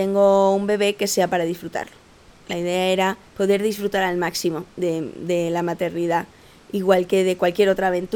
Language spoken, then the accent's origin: Spanish; Spain; now in Costa Rica; vivo en Costa Rica desde hace 6 años. Emigré desde España